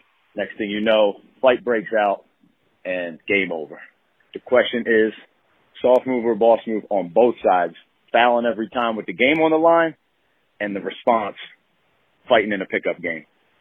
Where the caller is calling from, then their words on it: Philadelphia, Pennsylvania, United States; And I'm from Philly, and just so you know, I still got everybody out here saying, what up, Bill?